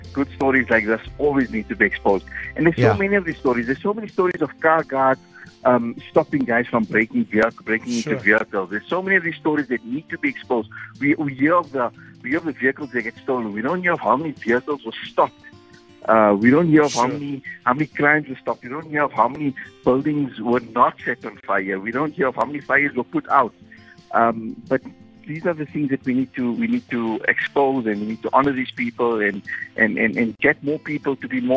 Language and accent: English; South Africa; We've got lots of work as South African citizens of not just Alexandra or Johannesburg, but as citizens of South Africa.